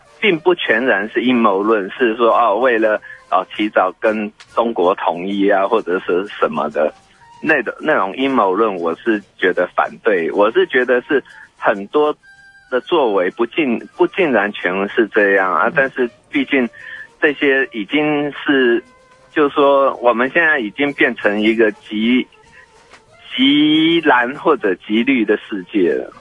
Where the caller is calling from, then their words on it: Yilan County, Taiwan; 嗨，你好，我是宜兰的